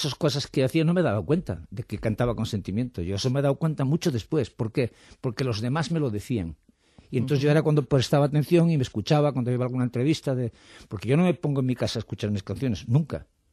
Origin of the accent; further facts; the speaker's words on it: Gijón, Asturias, Spain; cuando hablamos como hablamos en Gijón, ¿no?